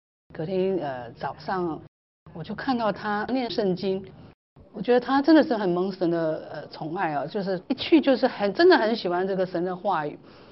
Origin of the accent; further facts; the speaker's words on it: Taiwan; 那这是我们台湾人都是就是这样子被教导啊